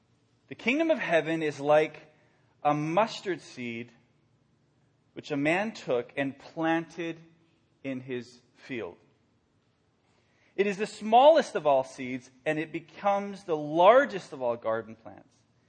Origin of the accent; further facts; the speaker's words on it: Reykjavik, Capital Region, Iceland; first language Icelandic; English is a second language; moved away; I was born in Reykjavik, Iceland. That's where I was born and raised. I speak Icelandic and occasionally go back and visit my family. Came here in 1997.